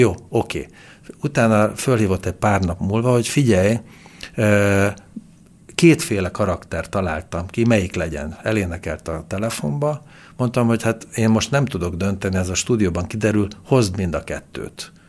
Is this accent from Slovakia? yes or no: no; Transylvania, Romania; Én is székely vagyok egyébként.